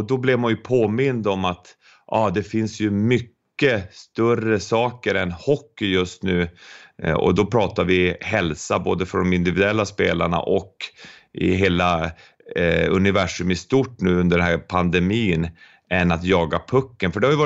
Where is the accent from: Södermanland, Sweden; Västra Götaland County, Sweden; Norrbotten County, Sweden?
Norrbotten County, Sweden; Boden; Jag är ju norrbottning uppe i Boden och man åkte ner till Modokuppen, 40 mil i buss.